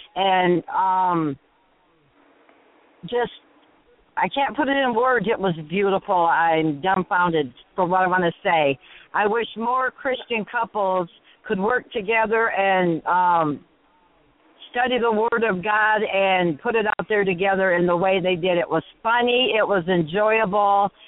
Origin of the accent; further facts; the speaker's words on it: Edwardsburg, Michigan, United States; from Edwardsburg, Michigan, and I hope you'll be on again so I can listen to more of your words.